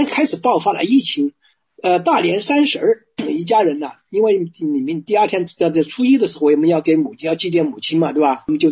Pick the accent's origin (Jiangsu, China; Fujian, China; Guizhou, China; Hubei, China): Hubei, China; 我们老家，我们是湖北嘛，在江南靠近湖南的地方